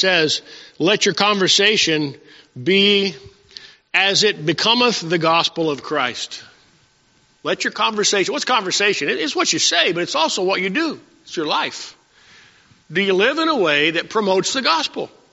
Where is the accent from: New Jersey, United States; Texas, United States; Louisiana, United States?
Texas, United States; Well, I got 30 guys in my platoon. We're from South Texas. We're outdoorsmen, you know.